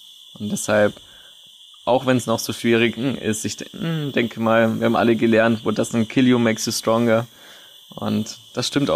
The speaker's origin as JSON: {"language": "German", "region": "Bavaria", "country": "Germany", "said": "ich bin in der Natur aufgewachsen. Ich komme auch aus Bayern. Ohne Smartphone, ohne Handy."}